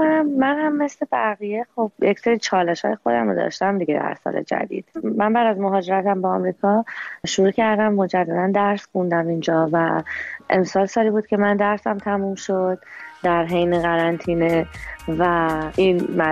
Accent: Iran; moved away as an adult; ایران دانشگاه رشته شهر مهندسی شهرسازی خوندم. بعد که از ایران اومدم بیرون

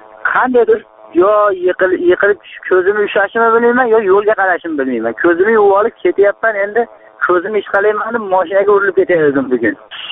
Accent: Marhamat, Andijan Region, Uzbekistan; Men Marhamatdanman. Andijon viloyati Marhamat tumani. Men o'quvchiman, kollejda o'quvchiman. … 92 yilman. Yoshim 16 da, hozir endi 17 da ketyapman.

